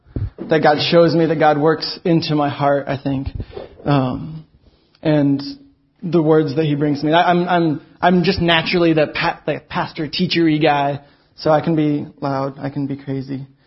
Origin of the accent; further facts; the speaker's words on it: Texas, United States; I'm from Texas originally, but I just started going to Bethel, and they sent me out here.